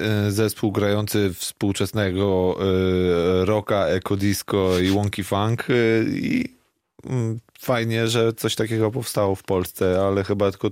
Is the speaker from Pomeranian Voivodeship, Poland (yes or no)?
no; Warsaw, Masovian Voivodeship, Poland; ja jestem rodowitym warszawiakiem, ale jak ktoś mnie pyta, skąd pochodzę, no to zawsze mówię, że spod Kazimierza Dolnego